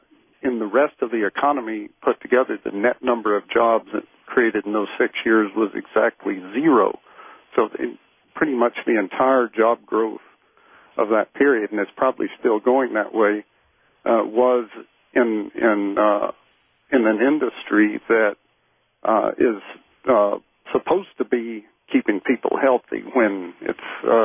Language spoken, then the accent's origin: English; Georgia, United States; moved away as an adult; Well, actually, I grew up in Georgia and came to the Midwest on my 21st birthday, and have been here since then. But I grew up in a town of 30,000 or so didn't grow up on a farm.